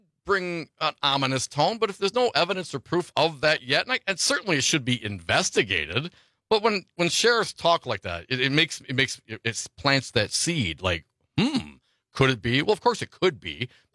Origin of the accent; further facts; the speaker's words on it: Appleton, Wisconsin, United States; also born or lived in Detroit; You know, I was born in Detroit, grew up in Appleton, Wisconsin, one of the top cities in the country, apparently, according to some new surveys.